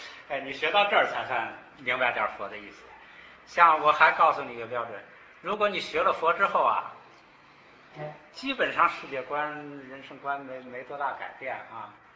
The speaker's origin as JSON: {"language": "Chinese", "country": "China", "said": "不要读支末，就是我们中国人传过来之后会有很多误解。"}